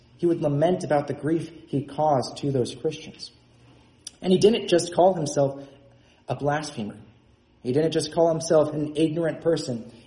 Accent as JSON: {"language": "English", "region": "California", "country": "United States", "tie": "born or raised there", "said": "Now, growing up in California, I spent much of my childhood at a pool."}